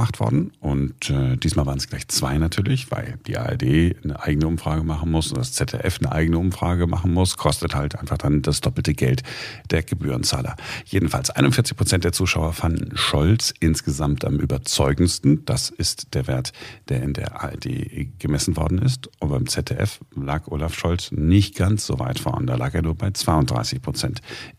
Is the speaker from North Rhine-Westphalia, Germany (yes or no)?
no; Berlin, Germany; Naja, man, als Berliner oder so, dann interessieren uns so ein bisschen dafür, ne?